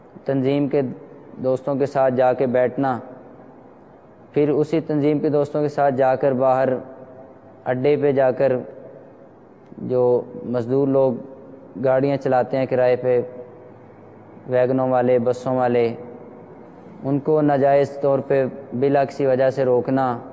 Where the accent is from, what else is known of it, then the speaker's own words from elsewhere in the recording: Lahore, Punjab, Pakistan; اور میرا تعلق لاہور مرکز الاولیاء سے ہے۔ میرا تعلق ایک ایسے گھرانے سے ہے کہ جو شروع سے ہی مذہبی رجحان تھا جن کا۔